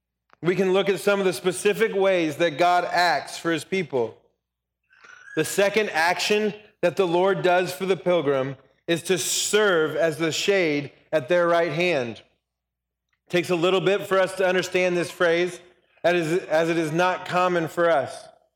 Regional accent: Colorado, United States; Growing up in Colorado, this drastic temperature change is something that I am very familiar with.

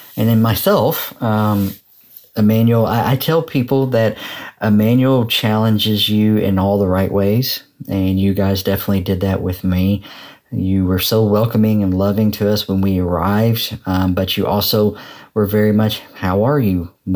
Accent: Kentucky, United States; I am from Eastern Kentucky, and I live different places through Eastern Kentucky, but I'm from that area

